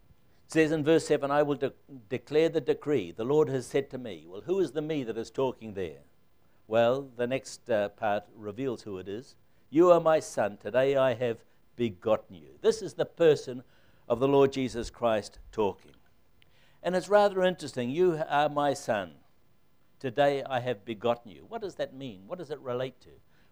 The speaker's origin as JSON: {"language": "English", "country": "New Zealand", "tie": "born or raised there", "also_born_or_lived": "Colombia", "moved": "as an adult", "said": "You know, we come from New Zealand. And I remember when we left Colombia to go back to New Zealand"}